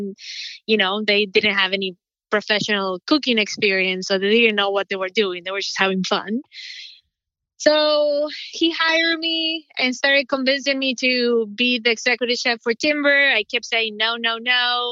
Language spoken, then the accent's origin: English; Argentina; English is a second language; I'm from Argentina and I know the flavors that I like.